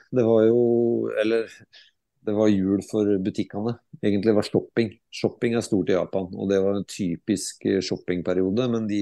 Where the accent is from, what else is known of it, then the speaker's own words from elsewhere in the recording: Skotfoss, Telemark, Norway; now in Skien, Norway; vi flytta hjem til Skien. Skotfoss er jo selvfølgelig hjemstedet mitt, så veldig flott plass. Men det ble Skien fordi at der hadde vi familie og venner.